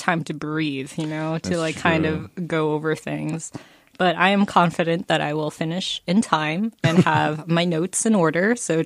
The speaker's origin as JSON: {"language": "English", "region": "Georgia", "country": "United States", "said": "If you ask me to do a Southern accent, which, like, I'm from Georgia, and I cannot do a Southern accent."}